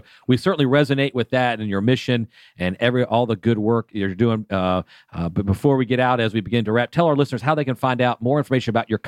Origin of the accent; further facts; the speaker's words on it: Atlanta, Georgia, United States; I'm from Atlanta. I moved away many, many times. I've lived all over the world, but certainly Atlanta is my home for sure.